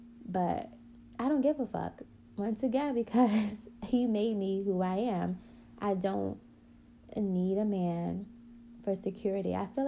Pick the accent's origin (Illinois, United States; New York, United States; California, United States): New York, United States; Queens; growing up in New York, we grew up in Queens, and it was a small world.